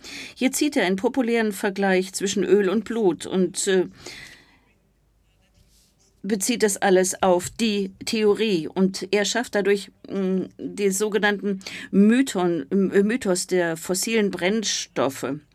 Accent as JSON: {"language": "German", "region": "Khanty-Mansi Autonomous Okrug", "country": "Russia", "tie": "born or raised there", "said": "Es gab einen weiteren Ort in der Nähe meiner Heimatstadt. Kogalym heißt er, auch ein Zentrum der Ölindustrie."}